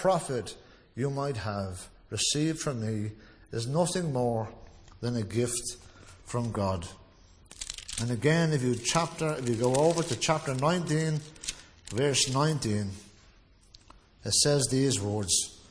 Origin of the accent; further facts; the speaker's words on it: Ireland; And I know growing up in Ireland, not all mothers, but some of them dote so much love over the sons as to the neglect of the daughters.